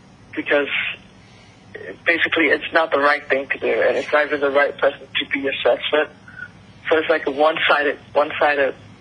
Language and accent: English; Yangon, Yangon Region, Myanmar; So I'm from Yangon, Myanmar, but I just came back after graduating high school to my country